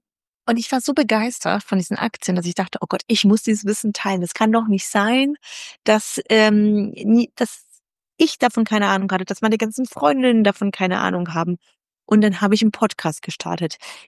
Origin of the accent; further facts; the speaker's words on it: Wuppertal, North Rhine-Westphalia, Germany; ich komme aus Wuppertal, da bin ich groß geworden, ich habe in Düsseldorf studiert. Ich bin aber für die Promotion nach München gegangen